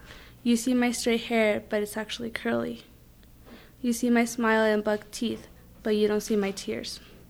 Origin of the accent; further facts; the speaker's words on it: Moquilla, Mexico; also born or lived in Juarez; I am from Mexico, and well, I was born in Juarez, but I was raised in Moquilla